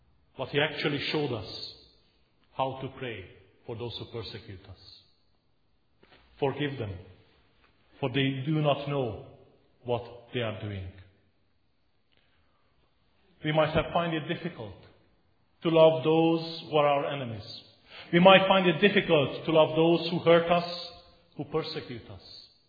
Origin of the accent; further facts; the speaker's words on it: Romania; As you know, I come from Romania, where I lived under communist rule, under oppression.